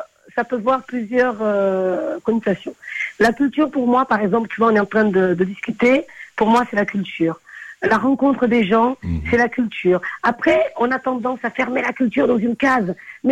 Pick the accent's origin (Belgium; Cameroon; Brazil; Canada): Brazil; now in France; en tant que brésilienne, et puis en tant qu'ambassadrice de la culture brésilienne ici en France